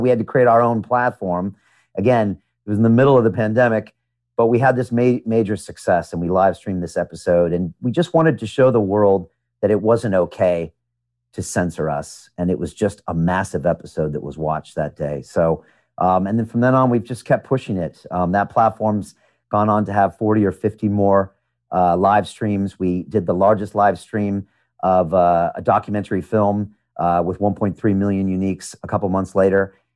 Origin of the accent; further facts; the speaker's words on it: United States; You know, I mean, I grew up in America and that's not okay. You know, freedom of speech is in my DNA.